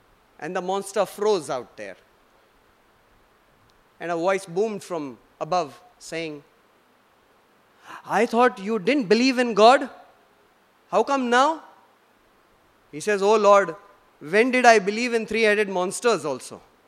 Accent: Rajasthan, India; You know, we are from Rajasthan, we are Marwadis.

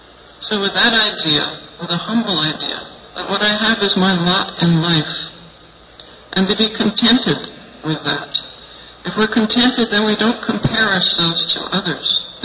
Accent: United States; I'm from America, so I keep a little track of what's happening in America.

